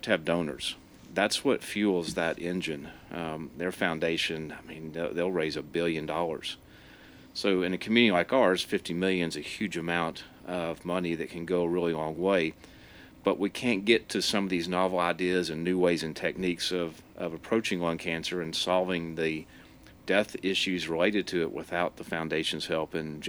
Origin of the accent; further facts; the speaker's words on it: Chattanooga, Tennessee, United States; This is my hometown. I grew up in Chattanooga. Actually, was born at Memorial Hospital where they used to deliver babies.